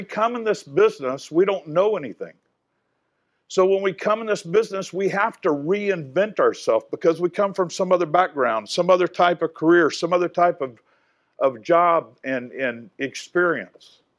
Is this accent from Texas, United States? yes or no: yes; San Antonio, Texas, United States; I'm from San Antonio, and I appreciate it.